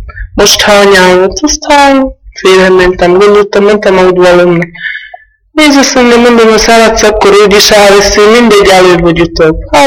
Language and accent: Hungarian; Veľký Lég, Trnava Region, Slovakia; 25 éves, régen születtem. Itt is jártam iskolába, kiálltam meg 9 évet, aztán mentem Szerdahelyre